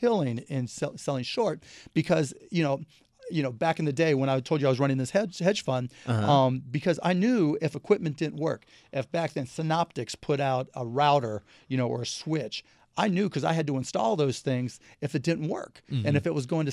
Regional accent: Pittsburgh, Pennsylvania, United States; Growing up in Pittsburgh, right, you were talking about the Mets.

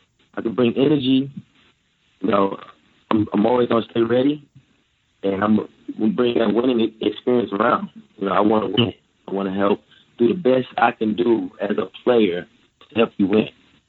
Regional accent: Houston, Texas, United States; he's from Houston, I'm from Houston.

